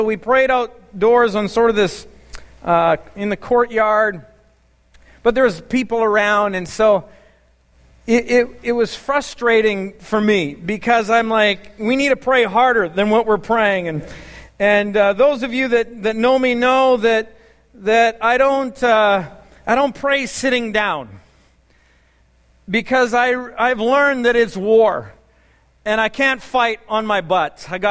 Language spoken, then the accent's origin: English; Canada; I don't like confrontation, and I'm too Canadian sometimes.